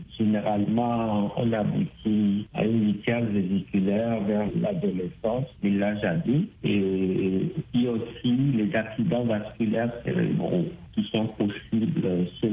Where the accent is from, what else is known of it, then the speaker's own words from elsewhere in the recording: Togo; Chez nous, au Togo, nous sommes autour de 16% de prévalence du trait AS.